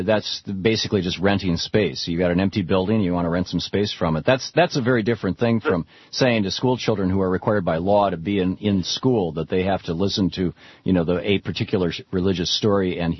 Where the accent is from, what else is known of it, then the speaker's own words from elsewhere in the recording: Lansing, Michigan, United States; He lived in the house right behind us when I was growing up in Lansing, Michigan.